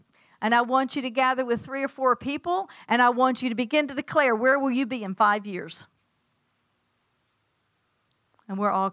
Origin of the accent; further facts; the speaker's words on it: Georgia, United States; God, I'm a woman from Georgia.